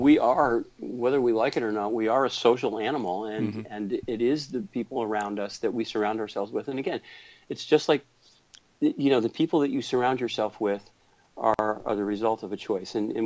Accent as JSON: {"language": "English", "region": "New England", "country": "United States", "tie": "born or raised there", "lives_now": "California, United States", "said": "I grew up on the East Coast of New England, you know, which is much more provincial than many parts of the country."}